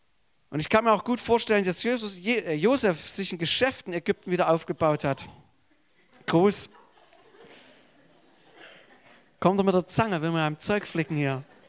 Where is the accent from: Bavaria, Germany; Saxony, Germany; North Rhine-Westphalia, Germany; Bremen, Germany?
Saxony, Germany; Sosa; Ich komme aus Sosa, Erzgebirge. Wir sind über die Grenzen unseres Ortes darüber hinaus bekannt, dass wir sind zamnammerisch. Also das ist bloß so eine fromme Ummantelung von geizig. Und ich komme aus dieser Tradition heraus